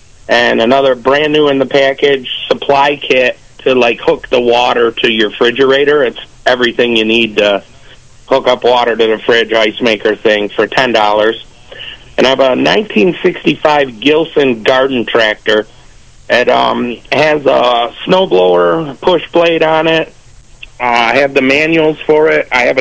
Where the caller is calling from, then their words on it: Warsaw, New York, United States; Calling from Warsaw.